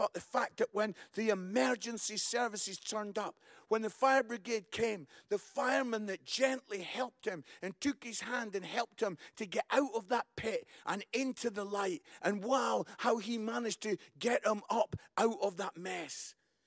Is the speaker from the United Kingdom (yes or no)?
yes; Scotland, United Kingdom; I'm Scottish